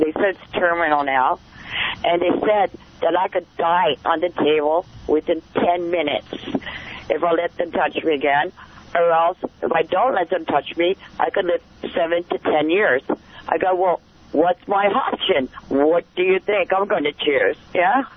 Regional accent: United States; I'm American. I was born in America.

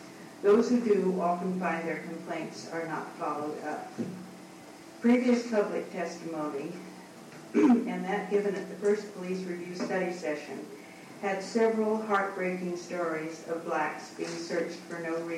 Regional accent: Santa Cruz, California, United States; I'm from Santa Cruz.

